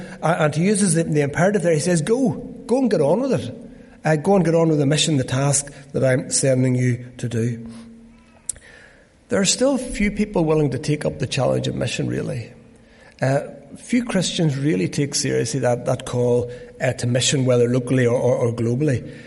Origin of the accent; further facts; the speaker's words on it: Dundonald, Northern Ireland, United Kingdom; I remember many years ago when I was growing up in Dundonald